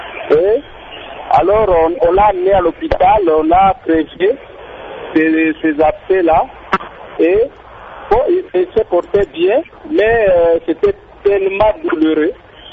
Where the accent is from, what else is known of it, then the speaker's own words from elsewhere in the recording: Lubumbashi, Haut-Katanga, DR Congo; comme on appelle ici chez nous à Lubumbashi